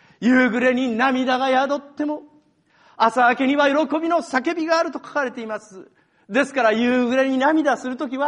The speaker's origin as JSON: {"language": "Japanese", "region": "Tochigi", "country": "Japan", "said": "しばらく前に私、私、栃木県なんですけど、田舎に帰りまして"}